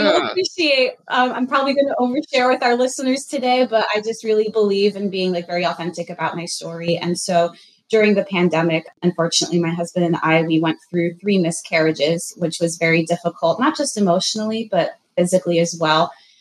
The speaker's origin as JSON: {"language": "English", "town": "Philadelphia", "region": "Pennsylvania", "country": "United States", "said": "Yeah, so I am originally from Philadelphia. I am from a nice Jewish immigrant family. Education was always very emphasized at home."}